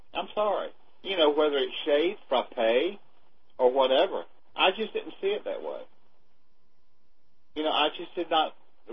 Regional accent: South Carolina, United States; You know, I'm from South Carolina, so you know, please don't make any license to comment on the attitudes of people in the South.

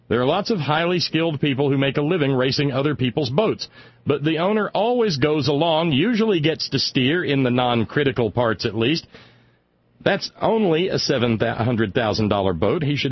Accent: United States; there were a lot of people I remember growing up on the Tennessee River, a lot of ordinary folk, ordinary by my lights, you know, working class.

